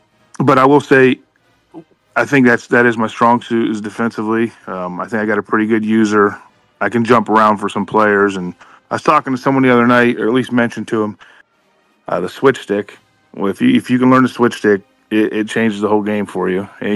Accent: Ohio, United States; also born or lived in North Carolina / Pennsylvania; I was born in North Carolina, and then we lived there for a little bit, but then I moved in Ohio, and that's where I went through grade school and went into high school

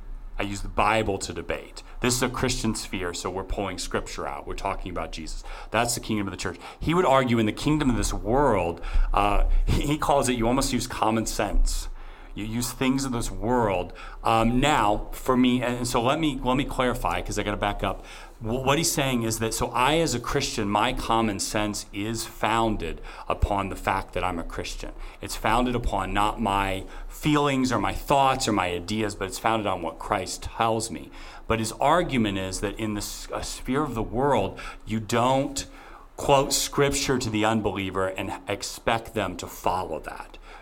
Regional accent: United States; so I'm an American, I was born an American, God decided I was going to be an American.

